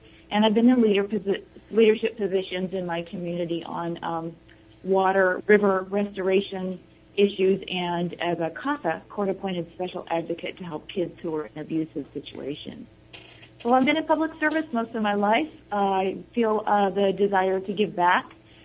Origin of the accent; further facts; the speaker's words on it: California, United States; I grew up in the Bay Area, and I'd like to say I grew up in a family with enough. So my dad was a teacher. My mom was an immigrant from Germany and went back to school.